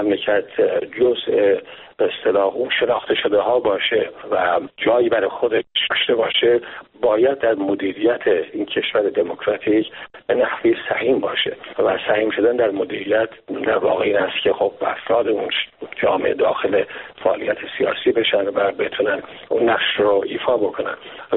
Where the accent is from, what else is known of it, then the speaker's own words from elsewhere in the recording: Iran; also born or lived in England; من گاهن حس میکردم که در وطن خودم غریبه هستم. من در غربت زندگی کرده بودم، در انگلستان هم که فرمودید در ابتدای صحبت به عنوان محصل زندگی کرده بودم